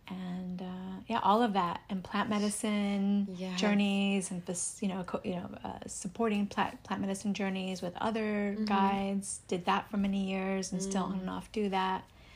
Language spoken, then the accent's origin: English; New York, United States; now in Los Angeles, United States; growing up in New York, I was never intrigued to come here.